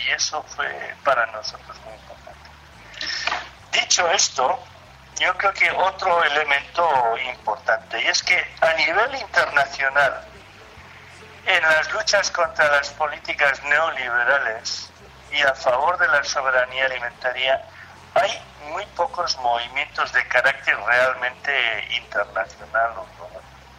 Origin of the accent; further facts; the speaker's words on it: Basque Country, Spain; soy del País Vasco